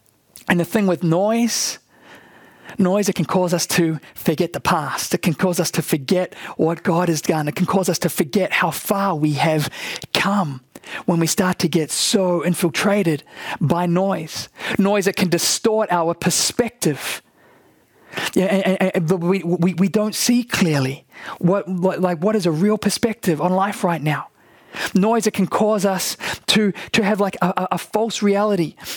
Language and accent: English; New Zealand; You know, I'm from New Zealand. I like to keep up with New Zealand news and what's going on.